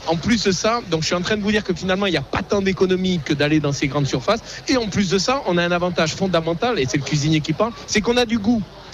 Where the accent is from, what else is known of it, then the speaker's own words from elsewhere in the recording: Vaud, Switzerland; Alors moi, je viens du canton de Vaud